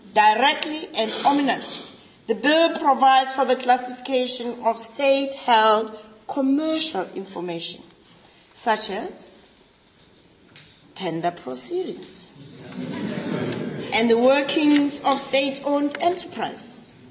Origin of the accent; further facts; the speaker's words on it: Polokwane, Limpopo, South Africa; Remember that beautiful suburb in my hometown, Polokwane